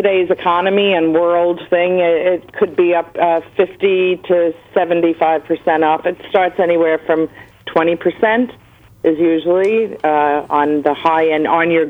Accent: West Hempstead, New York, United States; West Hempstead.

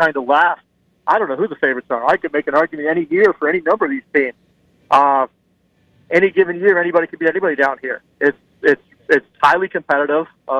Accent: Florida, United States; I grew up in Broward County, went to school in St. Thomas, graduated St. Thomas in the early 80s

